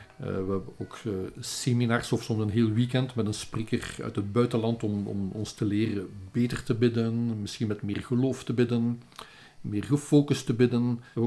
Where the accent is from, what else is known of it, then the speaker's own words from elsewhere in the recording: Leuven, Flemish Brabant, Belgium; Ik ben dus eigenlijk in Leuven opgegroeid, hè? Maar met West-Vlaamse ouders... En altijd in de buurt van het Leuvense blijven hangen.